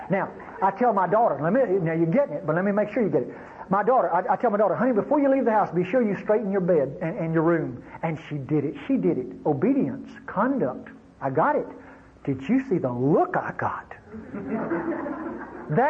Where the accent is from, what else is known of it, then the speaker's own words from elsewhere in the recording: Mississippi, United States; I'm from North Mississippi, and as I grew up, I was a race prejudice.